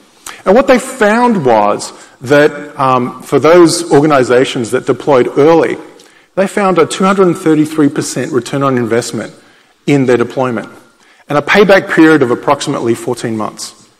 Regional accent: Sydney, New South Wales, Australia; accent: Australian; I'm an Aussie, although some people have told me that my accent is a little bit bastardized by now. I grew up in Sydney.

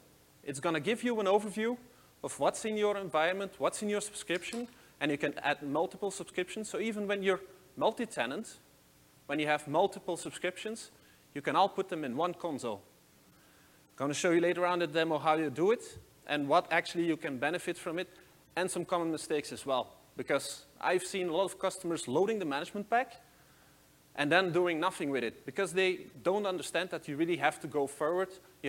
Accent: Belgium; English is a second language; I'm from Belgium.

